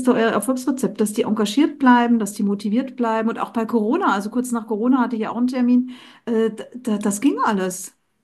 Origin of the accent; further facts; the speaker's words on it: Bavaria, Germany; Und ich als Oberpfälzer habe mich gefragt